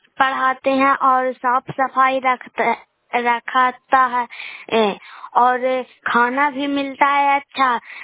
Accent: Bihar, India; मैं नालंदा जिला के रहने वाली हूँ। मैं गोरायपुर पंचायत से बोल रहे हैं।

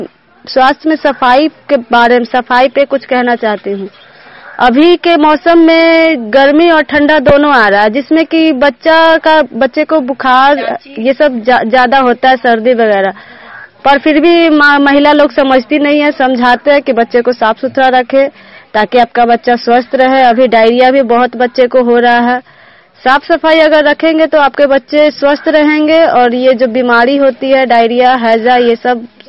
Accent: Badalbigha, Bihar, India; मैं बदलबीघा के रहने वाली हूँ, नगर नौसा प्रखंड है

